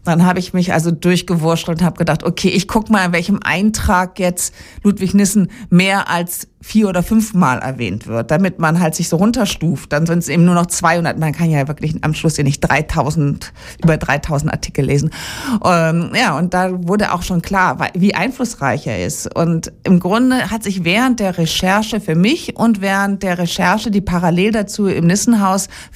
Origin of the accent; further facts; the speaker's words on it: Heide, Schleswig-Holstein, Germany; weil ich in Heide, in meiner Heimatstadt, gerne den Film als erstes präsentieren möchte.